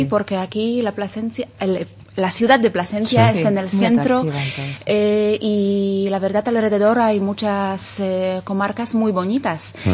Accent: Poland; Spanish is a second language; Sí, soy polaca.

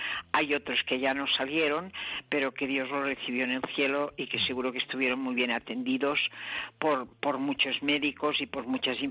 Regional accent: Catalonia, Spain; Es que yo soy catalana.

